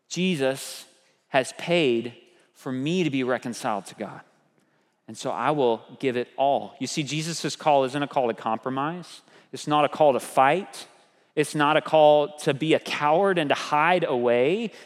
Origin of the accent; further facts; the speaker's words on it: United States; Maybe I'm just an American, so I'm a novelty to him.